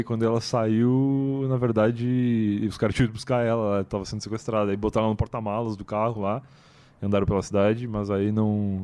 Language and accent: Portuguese; Rio Grande, Rio Grande do Sul, Brazil; Porque eu sou de Rio Grande, que é muito perto de Pelotas.